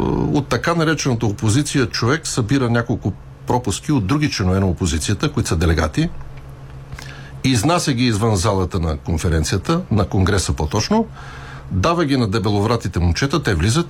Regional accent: Pleven, Pleven Province, Bulgaria; в родния ми край, в Плевен

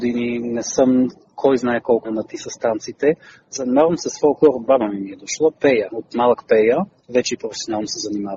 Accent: Lesnovo, Sofia Province, Bulgaria; Това е песен от моето родно село, село Леснова, община Елин Пелин, или Леснова Новоселско

